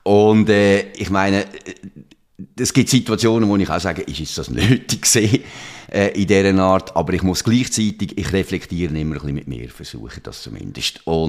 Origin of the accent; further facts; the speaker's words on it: Switzerland; als Schweizer Bürger